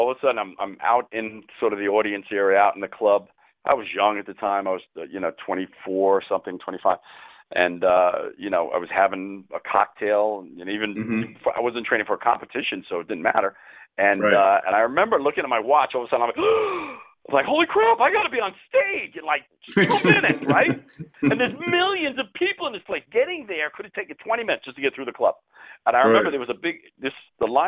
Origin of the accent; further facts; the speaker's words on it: New York, United States; And for me particularly, I'll be honest, because I'm a New Yorker.